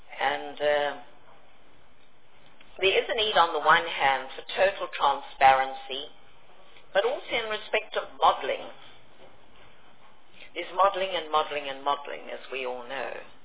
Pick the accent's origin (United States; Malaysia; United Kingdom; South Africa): South Africa; Pietermaritzburg, KwaZulu-Natal; from my home city where I was born in Pietermaritzburg